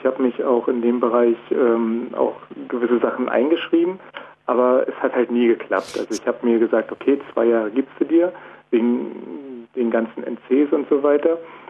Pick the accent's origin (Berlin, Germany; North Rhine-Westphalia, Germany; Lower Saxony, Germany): Berlin, Germany; weil er kommt nicht aus Berlin, ich komme aus Berlin.